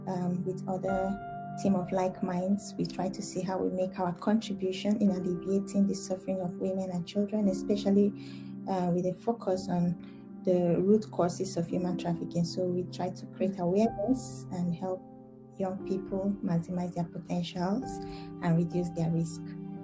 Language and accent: English; Nigeria; now in United Kingdom; I am from Nigeria. I'm currently in the UK undergoing a study, criminology and criminal justice